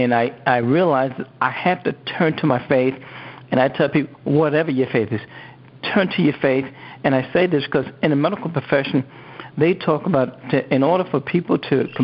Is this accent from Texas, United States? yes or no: no; Queens, New York, United States; now in Northern Virginia, United States; I'm a New Yorker, too. I don't know if you knew that. Born and raised in Queens, so this is absolutely a pleasure to have the opportunity to sit here and talk to my hometown.